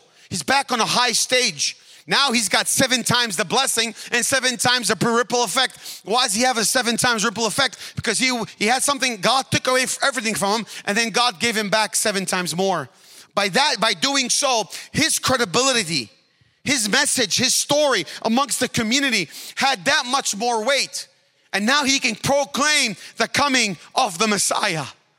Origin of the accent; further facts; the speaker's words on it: Bethlehem, West Bank, Palestine; English is a second language; also born or lived in Jerusalem; I mentioned I was born in Jerusalem, grew up in Bethlehem all my life. Till today, I'm in Israel. It does sound like I'm an American and so forth. I don't live in America. I live in Israel.